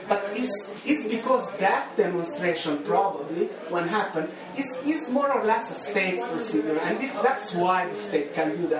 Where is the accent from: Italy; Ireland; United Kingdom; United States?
Italy; You know, I come from Italy and there are 1,000 different groups, there are 1,000 different anarchist groups or 1,000 different communist groups.